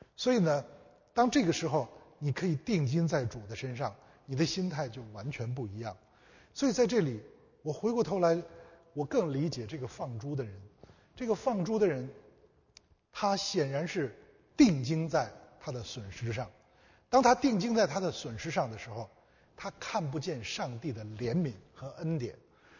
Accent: China; 那我们中国人有一个思想，就是我们的孔夫子这个用这样一句话来表述，他说他敬鬼神而远之。

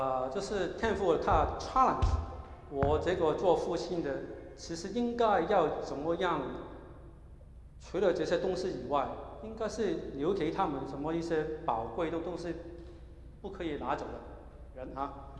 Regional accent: Hong Kong; now in United States; 我的父母呢，他很小的时候在香港已经要求我读书要好，行为要好，什么都有的好的。再去来到美国读书，也要是要好，读好的学校。

